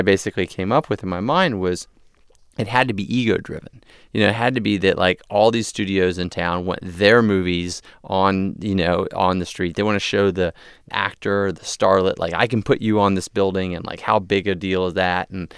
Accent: Texas, United States; Now, growing up in Texas, I'd never seen that.

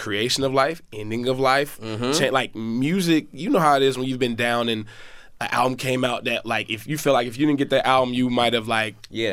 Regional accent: East Point, Georgia, United States; I'm from East Point, I went to school like all around the city, so I've dealt with literally every demographic in Atlanta.

